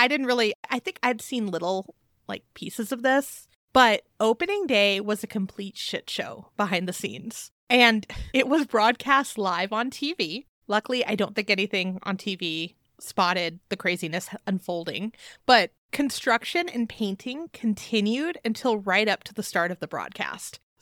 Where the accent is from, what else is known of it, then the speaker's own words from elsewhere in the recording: California, United States; See, and yeah, I grew up in California, so Disneyland yeah. is.